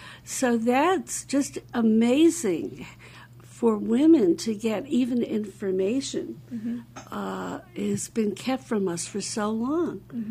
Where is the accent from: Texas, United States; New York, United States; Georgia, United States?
New York, United States; I grew up on Long Island, and I don't know what the situation is there.